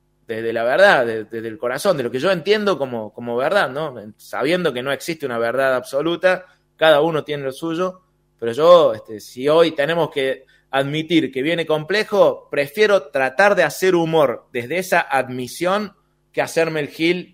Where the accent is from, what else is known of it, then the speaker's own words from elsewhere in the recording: Córdoba, Argentina; born there; also born or lived in La Rioja; Yo nací en Córdoba y me había ido a La Rioja por temas familiares, y cuando volví